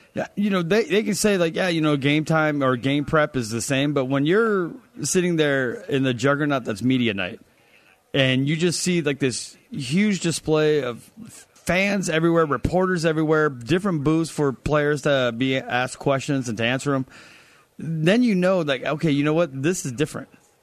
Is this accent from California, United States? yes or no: yes; California, United States; I mean, I'm from Southern California. I should probably like some sort of feelings towards a SoCal team.